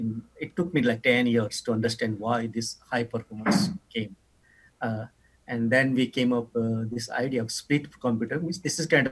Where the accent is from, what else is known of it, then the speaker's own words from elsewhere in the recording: Nepal; English is a second language; moved away as an adult; now in United States; I'm actually from Nepal, a very small country